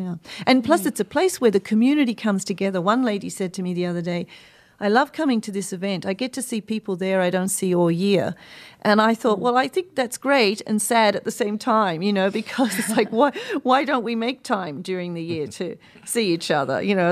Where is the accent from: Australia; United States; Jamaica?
Australia; And I grew up in Australia, as I said. And so back then, even in Australia, we still had a very strong mind-body-spirit community.